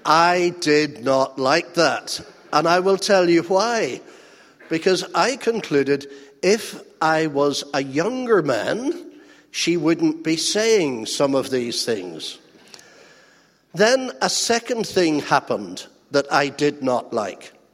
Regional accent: Ireland; As you may have heard, I am from Ireland. It is the doorstep of heaven.

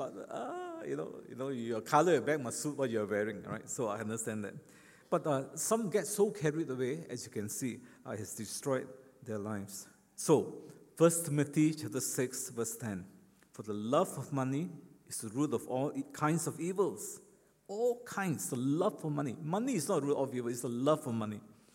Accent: Malaysia; Now, I'm a Malaysian, so I'm fully aware of this.

